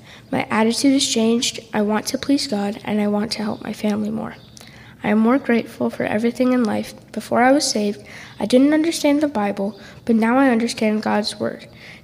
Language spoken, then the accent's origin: English; Arlington Heights, Illinois, United States; I was born in Arlington Heights, Illinois, and raised in a wonderful Christian family.